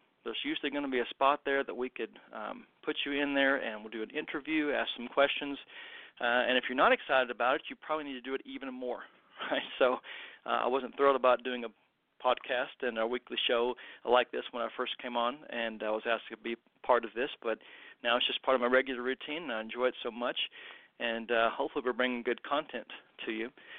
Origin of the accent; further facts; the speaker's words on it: Kentucky, United States; and I'm an American, right, so in Western Kentucky, and so I don't get out of Western Kentucky all that much.